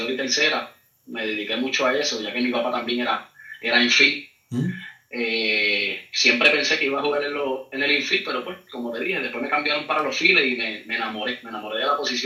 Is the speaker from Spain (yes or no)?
no; Mayagüez, Puerto Rico; yo era mayagüezano, la franquicia de Mayagüez la habían hecho en ese momento también, pues ellos, ¿verdad?, me brindaron la oportunidad y me hicieron el cambio para allá, para Mayagüez, para mi pueblo.